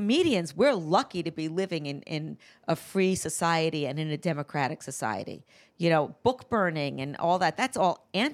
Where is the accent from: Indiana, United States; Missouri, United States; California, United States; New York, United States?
New York, United States; I would say I feel a sense of community more as a New Yorker than a Jew.